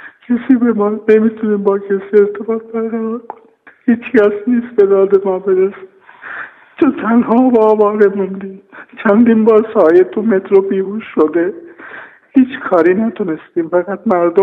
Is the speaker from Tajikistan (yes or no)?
no; Iran; من به عنوان یک ایرانی، یک مسلمان، یک هموطن